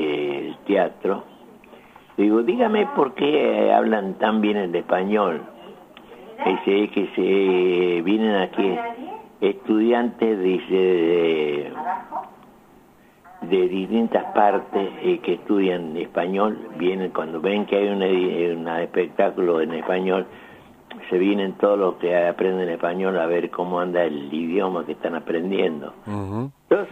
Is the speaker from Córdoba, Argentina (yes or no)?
no; Salta, Argentina; Somos de Salta, la mejor provincia de la República Argentina